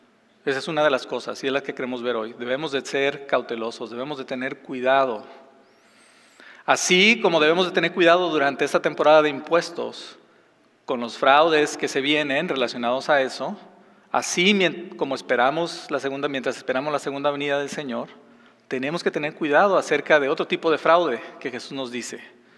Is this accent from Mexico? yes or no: yes; Mexico; en México, yo soy de México